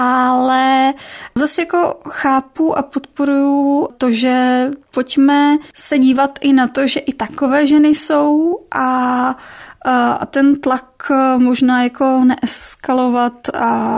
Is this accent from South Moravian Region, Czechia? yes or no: yes; Moravský Krumlov, South Moravian Region, Czechia; Já jsem z maloměsta, z Moravského Krumlova, mám 4 bratránky, bráchu